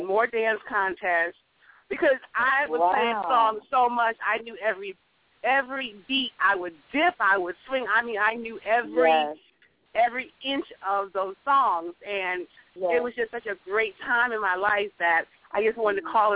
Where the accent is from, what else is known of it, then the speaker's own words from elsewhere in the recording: New York, United States; I am also from New York, grew up listening to Frankie Crocker, WWRL.